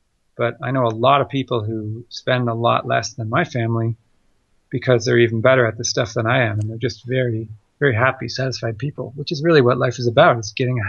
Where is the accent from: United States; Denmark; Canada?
Canada; also born or lived in Ottawa; growing up in Canada, the places where I lived have worse winters than anywhere in the lower 48 for the most part.